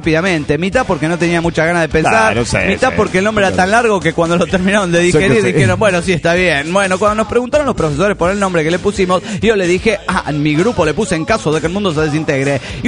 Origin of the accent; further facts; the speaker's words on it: Puno, Peru; de Puno, Perú.